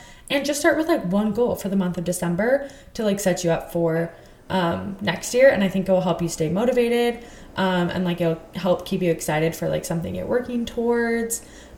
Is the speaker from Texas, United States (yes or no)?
yes; Texas, United States; also born or lived in Utah; I grew up in Texas, but then I lived in Utah for a really long time.